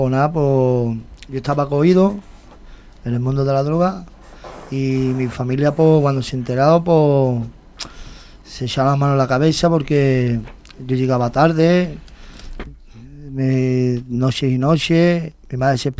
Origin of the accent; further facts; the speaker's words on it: Seville, Andalusia, Spain; yo soy de Sevilla. … tengo 39 años